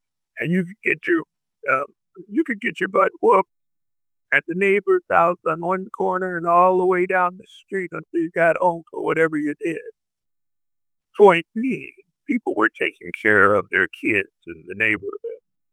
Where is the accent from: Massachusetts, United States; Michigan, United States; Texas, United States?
Michigan, United States; Hamtramck; also born or lived in Columbus, Georgia; So I actually turned 1 year old when we moved to Hamtramck.